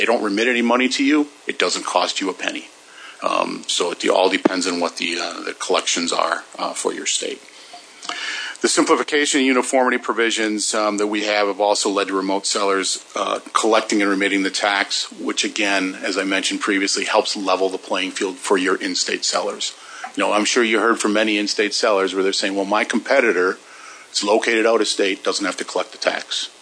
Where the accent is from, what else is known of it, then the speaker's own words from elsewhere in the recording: Wisconsin, United States; So if they're located in my home state of Wisconsin and they're shipping products into South Dakota